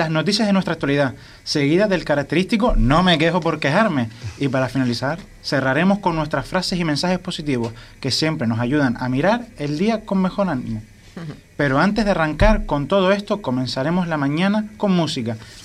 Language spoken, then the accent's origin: Spanish; Canary Islands, Spain; Y como buenos canarios, claro que celebramos nuestra fiesta.